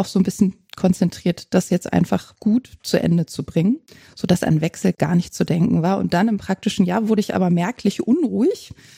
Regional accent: Göttingen, Lower Saxony, Germany; Ich komme auch aus Göttingen und da dachte ich, da kriege ich auf jeden Fall einen Studienplatz.

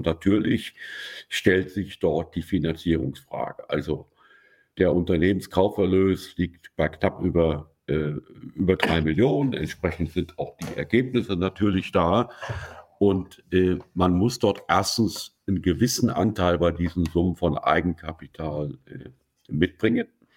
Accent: Bonn, North Rhine-Westphalia, Germany; Ich selbst bin aus Bonn

